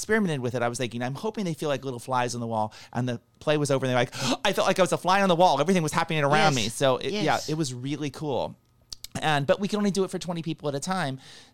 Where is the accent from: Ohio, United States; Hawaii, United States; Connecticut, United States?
Ohio, United States; We did it in Columbus, Ohio, because I'm from Ohio, and the play takes place in Ohio.